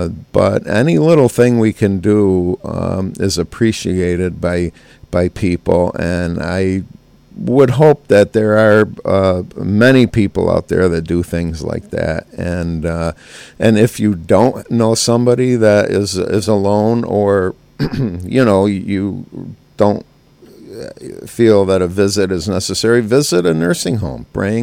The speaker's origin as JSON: {"language": "English", "town": "Gloversville", "region": "New York", "country": "United States", "tie": "born or raised there", "said": "I grew up in Gloversville and when I was a kid, and you know, I still live down there."}